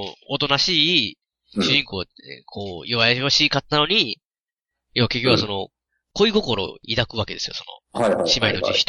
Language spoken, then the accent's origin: Japanese; Kansai, Japan; まあ、僕関西ですけど